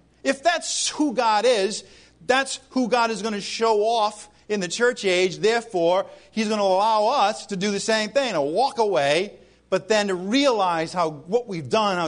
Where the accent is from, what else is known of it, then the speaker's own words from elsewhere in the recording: New England, United States; now in Florida, United States; well, I'm in Florida now, the pastor up north, I come from New England, so I'm used to thinking of Florida down here.